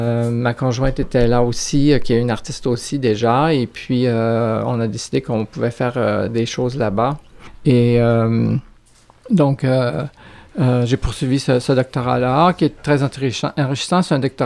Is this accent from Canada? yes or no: yes; Alberta, Canada; moi, je suis originaire de l'Alberta, de parents québécois.